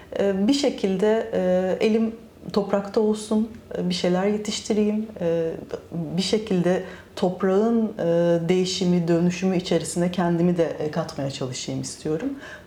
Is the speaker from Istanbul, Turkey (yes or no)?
yes; Büyükada, Istanbul, Turkey; Doğup büyüdüğüm yer olduğu için de büyük ada oluyor.